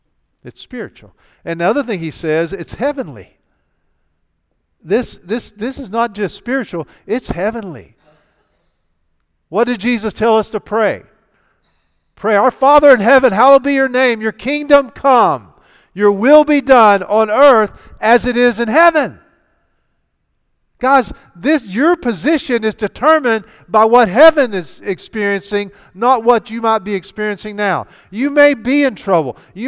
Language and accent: English; Southern United States, United States; I'm a Southern American. Not from South America. I'm from the South in the United States of America.